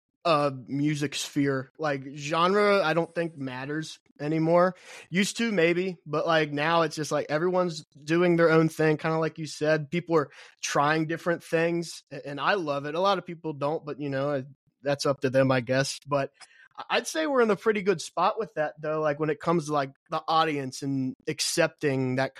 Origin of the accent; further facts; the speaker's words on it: Kentucky, United States; I'm from Kentucky, so bluegrass, you know, you already got me there.